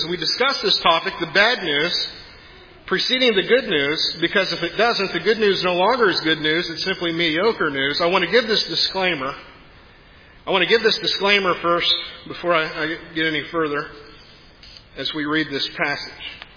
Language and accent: English; the Ozarks, United States; I was mortified a few years ago to visit my hometown back in the Ozarks, driving by the First Baptist Church there where I attended as a child.